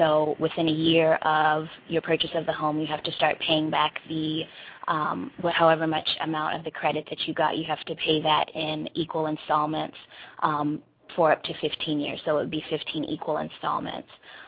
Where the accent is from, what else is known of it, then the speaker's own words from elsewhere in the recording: Montgomery, Alabama, United States; I'm from Montgomery, Alabama.